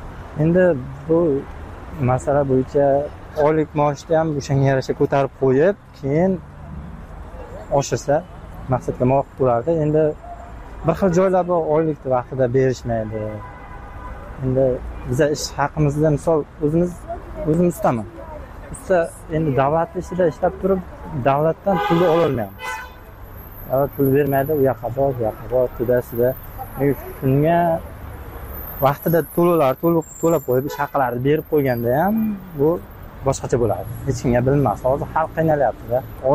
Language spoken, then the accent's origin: Uzbek; Qashqadaryo Region, Uzbekistan; Bizlar o'zim Qashqadaryodanman.